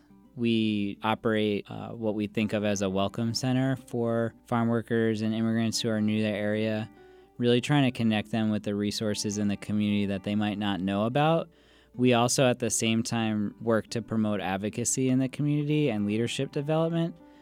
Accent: Maryland, United States; I grew up in Maryland. I went to Bowdoin, graduated in 2009

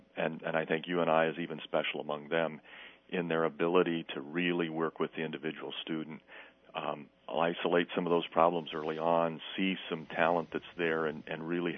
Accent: Holstein, Iowa, United States; also born or lived in Estherville; I was born in Estherville. But spent most of my youth in the town of Holstein.

